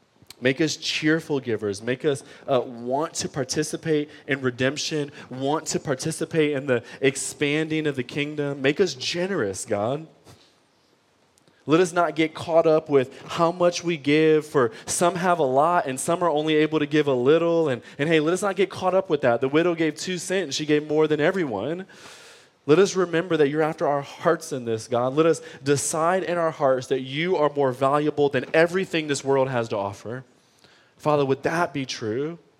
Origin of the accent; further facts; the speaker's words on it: Detroit, Michigan, United States; I grew up in Detroit public school system, all right?